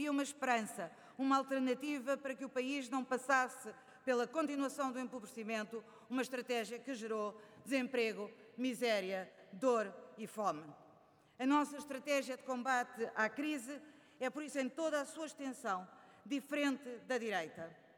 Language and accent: Portuguese; Portugal; Todos nós, como portugueses, fomos chamados ao combate das nossas vidas